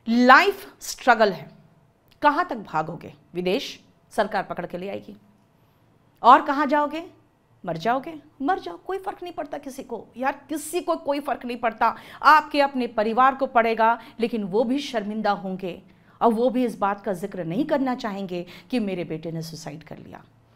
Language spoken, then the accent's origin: Hindi; Jharkhand, India; now in Delhi, India; हमारे क्षेत्र के कुछ लोग होंगे यहाँ पे, मैं झारखंड से हूँ, बिहार झारखंड यूपी वाले।